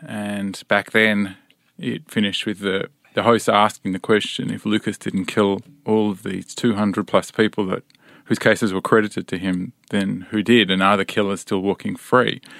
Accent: Australia; moved away as an adult; now in United States; I'm an Australian. I've been in the States for about 6.5 years, and this is my first foray into true crime.

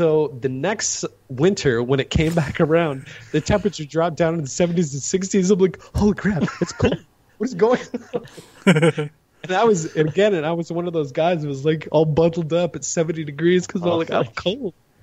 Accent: Montana, United States; I'm from Montana, up in the very top of the mountains, right by the Canadian border, and it is dry there.

